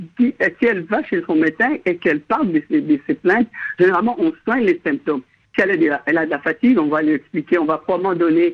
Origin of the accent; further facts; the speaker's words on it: DR Congo; Souvent, chez nous au Congo, les femmes achètent des perruques.